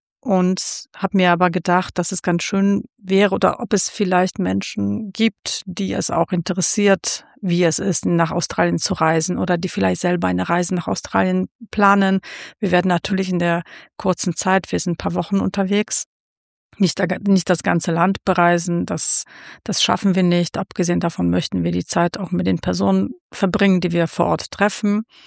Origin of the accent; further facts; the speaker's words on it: North Rhine-Westphalia, Germany; Ich komme aus Nordrhein-Westfalen und bin Kommunikationsdesignerin.